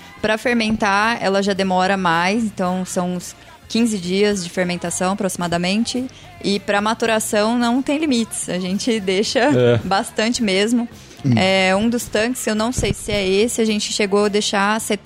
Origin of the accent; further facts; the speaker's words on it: Ribeirão Preto, São Paulo, Brazil; Eu sou de Ribeirão